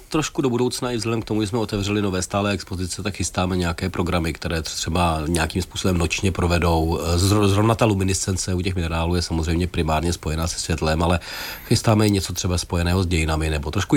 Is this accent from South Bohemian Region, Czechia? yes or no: yes; Dačice, South Bohemian Region, Czechia; jako my jsme oba vlastně vyrůstali jsme s ženou v Dačicích, jako té malé městečko